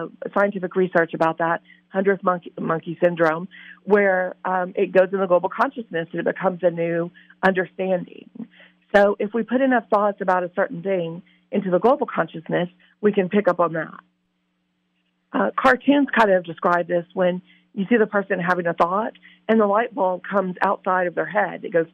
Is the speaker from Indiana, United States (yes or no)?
no; Louisiana, United States; I'm from Louisiana, love New Orleans.